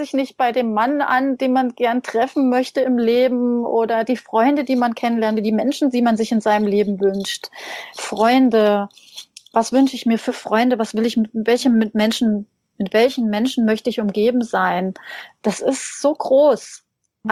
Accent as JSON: {"language": "German", "region": "Hesse", "country": "Germany", "tie": "born or raised there", "said": "ich bin in einem kleinen, sehr kleinen Dorf aufgewachsen in Hessen. Ich glaube 300 Einwohner waren das damals."}